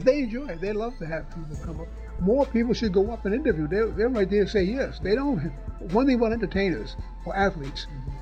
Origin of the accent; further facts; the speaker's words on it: Rhode Island, United States; Something about this place, just that I've been here, I was born here, you know, and I enjoyed it. I mean, I can go somewhere else, but I never can give up Rhode Island. This is my home base.